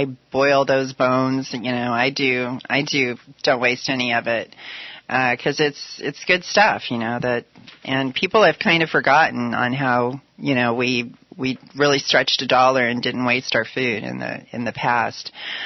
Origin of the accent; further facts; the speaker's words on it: California, United States; Which I'm from Southern California, so I'm putting cayenne in everything.